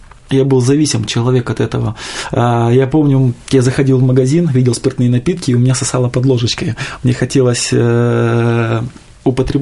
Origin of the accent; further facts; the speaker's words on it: Petropavlovsk-Kamchatsky, Kamchatka Krai, Russia; also born or lived in Khabarovsk; Я приехал с Дальнего Востока, родился в городе Хабаровск, и будучи в юном возрасте, около 5 лет, меня родители перевезли в город Петропавловск-Камчатский, где я практически и прожил все это время до недавнего времени. Я родился в простой семье рабочих